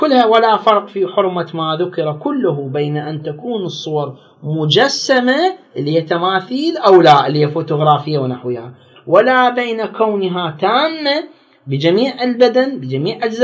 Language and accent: Arabic; Baghdad, Baghdad Governorate, Iraq; فد عالم ديني موجود عندنا في بغداد